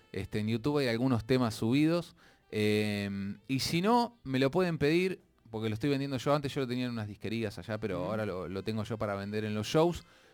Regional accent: Argentina; now in Mexico; Como argentinos argentinos de México.

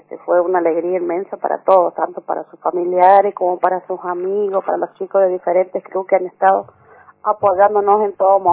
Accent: San Luis, Argentina; No, somos de acá de San Luis

